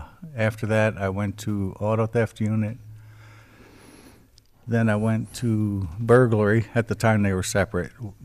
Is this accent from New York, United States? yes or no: yes; Brooklyn, New York, United States; Brooklyn, originally from Brooklyn.